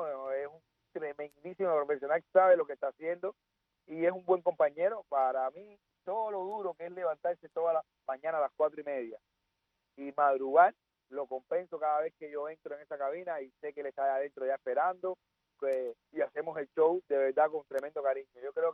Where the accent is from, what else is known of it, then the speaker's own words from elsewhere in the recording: Cuba; moved away; tuvimos que salir de Cuba para conocer la verdadera historia nuestra.